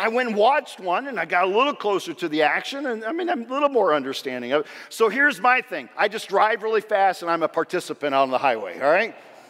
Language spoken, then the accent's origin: English; Illinois, United States; we grew up in Southern Illinois, and so we were not Chicago Cubs fans